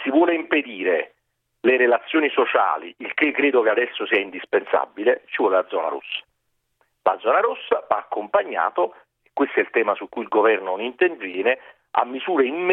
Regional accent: Naples, Campania, Italy; dico io perché sono napoletano, più bello del mondo

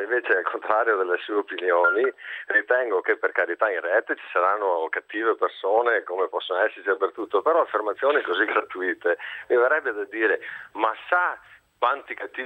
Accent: Padua, Veneto, Italy; Perché sono da Padova, il costo del treno.

